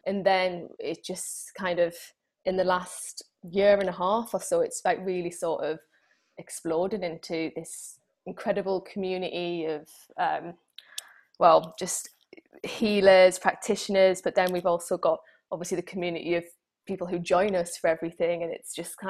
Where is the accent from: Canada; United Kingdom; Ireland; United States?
United Kingdom; being typically British and being typically cynical